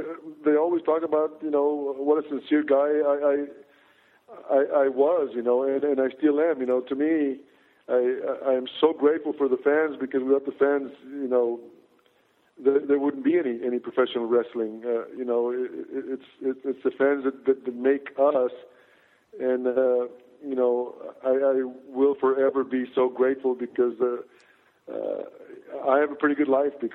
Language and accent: English; Texas, United States; But, I came from Texas. I like the seasons